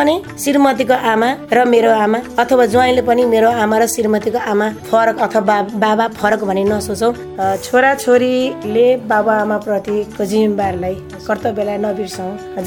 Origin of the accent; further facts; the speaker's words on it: Anshapur, Gandaki Province, Nepal; मेरो गाउँ यहाँ अंशपुर कास्की अंशपुर पर्छ।